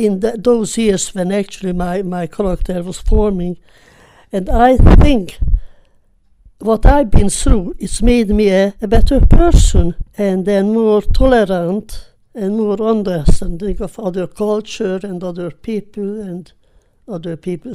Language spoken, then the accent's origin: English; Debrecen, Hajdú-Bihar, Hungary; exactly the same situation as I was reminded by this to my hometown in Debrecen, when we were deported and marched to the brick factory